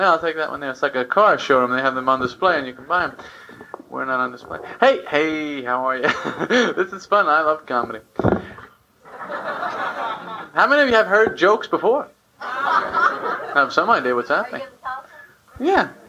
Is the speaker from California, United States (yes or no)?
no; Massapequa, New York, United States; I grew up in Massapequa, Long Island.